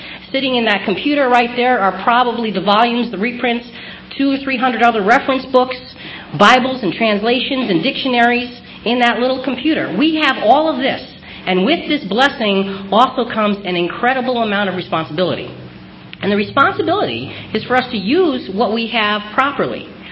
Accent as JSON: {"language": "English", "region": "Connecticut", "country": "United States", "said": "I'm from Connecticut, I'm in California, and it took me a day to get here. 3,000 miles."}